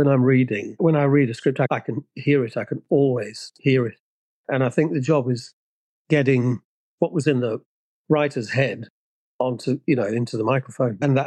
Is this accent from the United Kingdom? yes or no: yes; Rednal, West Midlands, United Kingdom; born there; She was born in Barnt Green, and I was born in Rednall, which is like next door, you know.